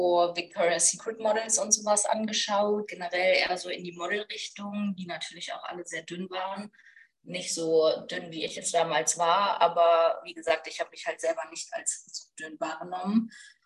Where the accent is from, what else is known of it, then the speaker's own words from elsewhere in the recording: North Rhine-Westphalia, Germany; Ich komme ursprünglich aus der Eifel, vom Ruhrsee. Vielleicht sagt das ein paar Leuten was. Bin dann aber 2021 für meine Ausbildung zur Bankkauffrau nach Aachen gezogen.